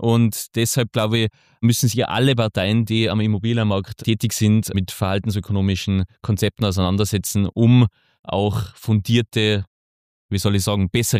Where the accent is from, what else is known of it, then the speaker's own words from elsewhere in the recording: Thiersee, Tyrol, Austria; Ich sehe das in Thiersee zum Beispiel, mein Heimatort, wunderschöne Ortschaft